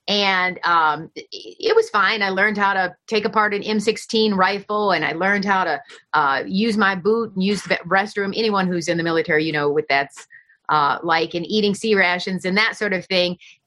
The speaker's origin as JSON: {"language": "English", "town": "Detroit", "region": "Michigan", "country": "United States", "tie": "born or raised there", "said": "But I grew up on the northwest side of Detroit, right on Vassar Drive"}